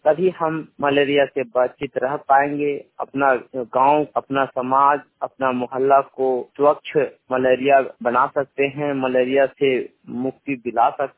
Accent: Badam, Jharkhand, India; ग्राम बादम थाना बड़कागांव जिला हजारीबाग की निवासी हूँ।

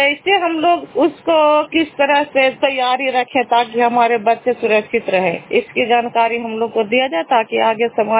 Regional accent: Bihar, India; मैं भोपनौसा का रहने वाला हूँ, नालंदा डिस्ट्रिक्ट के निवासी हूँ।

